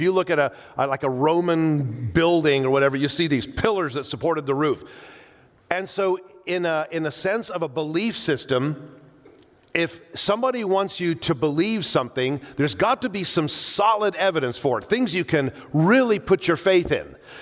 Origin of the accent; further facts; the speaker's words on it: South Africa; So I grew up in South Africa, and so I know what safaris are all about.